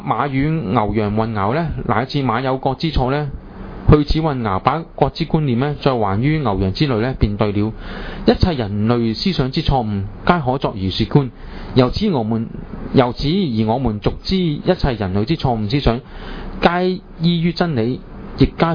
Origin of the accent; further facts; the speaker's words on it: Hong Kong; 所以前有多人形容我哋香港人系一盘散沙，就系咁解啦。